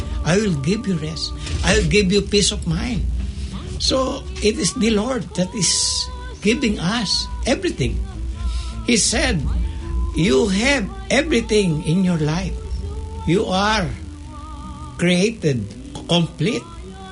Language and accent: English; Philippines; because I came from the Philippines.